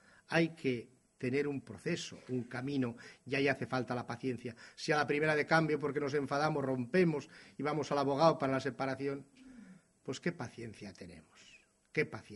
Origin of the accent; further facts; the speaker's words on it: Soria, Castile and León, Spain; Decía el otro día un sabio de mi tierra en Soria